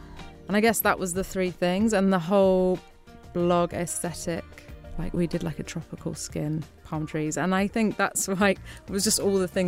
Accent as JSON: {"language": "English", "country": "Italy", "said": "I'm from Italy and we shot our first movie in Italy"}